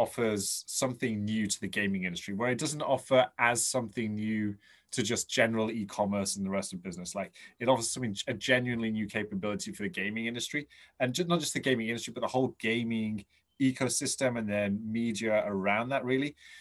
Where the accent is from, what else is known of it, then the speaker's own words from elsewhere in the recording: England, United Kingdom; Yeah, I say Zebedee because I'm English, but it's an acronym.